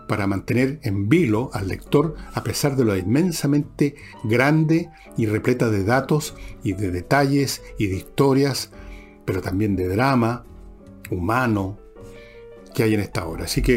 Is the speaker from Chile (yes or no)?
yes; Chile; Yo no soy norteamericano, soy chileno.